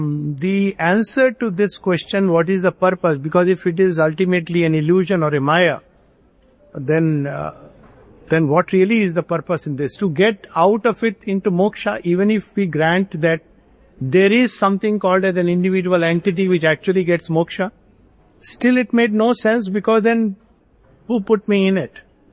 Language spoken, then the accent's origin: English; Jharkhand, India; I grew up in a place called in Jharkhand, modern Jharkhand, some small little place.